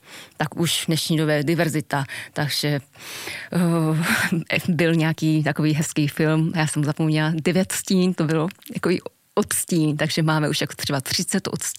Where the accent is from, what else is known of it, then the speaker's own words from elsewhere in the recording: Osaka, Japan; Czech is a second language; Řekneme, já jsem z Osaky, takže v Osace byla silná tradice, že musíme nosit školní uniformy.